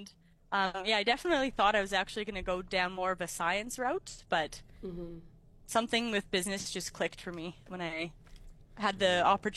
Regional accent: Winnipeg, Manitoba, Canada; So I'm born and raised in Winnipeg.

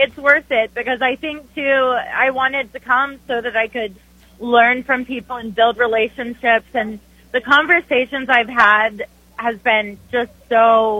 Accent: Tennessee, United States; I'm an 11th generation Tennessean, and I deeply love my home state.

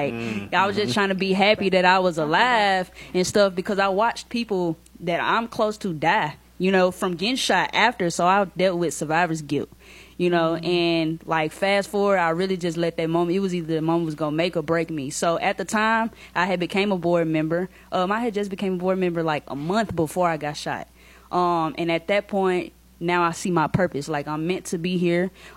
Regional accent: Nashville, Tennessee, United States; right there where we growing up in South Nashville.

